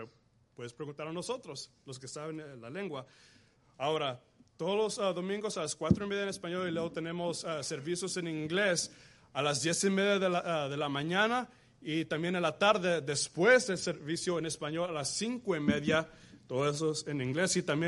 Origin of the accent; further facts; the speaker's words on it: Mexico; now in United States; yo entiendo que somos mexicanos, nos gustan los frijoles, pero la cosa es que nos tenemos que acordar que ya no estamos en México, ya que cruzamos el border, ya estamos en Texas.